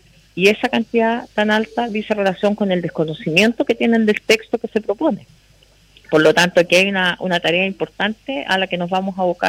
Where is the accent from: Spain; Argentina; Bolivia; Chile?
Chile; es un acto que debiera unirnos como chilenos